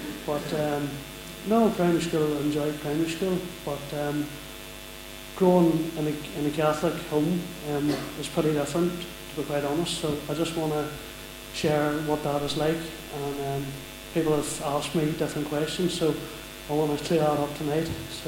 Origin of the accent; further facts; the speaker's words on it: Northern Ireland, United Kingdom; I'm from Castlemaran, County Down, 22 years of age.